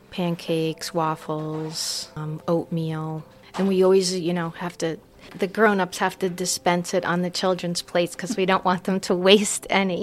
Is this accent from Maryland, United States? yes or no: no; Mongaup Valley, New York, United States; I'm from Mongab Valley, New York.